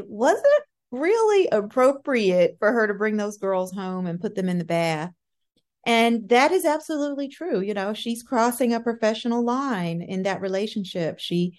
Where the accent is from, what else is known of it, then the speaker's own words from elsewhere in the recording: Tennessee, United States; I am a native Southerner. I'm from Tennessee